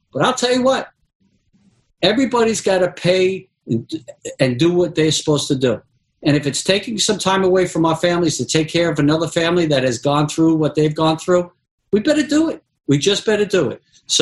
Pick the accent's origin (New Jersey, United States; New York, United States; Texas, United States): New York, United States; But most certainly, I'm from New York, so, you know, the hardest hit was New York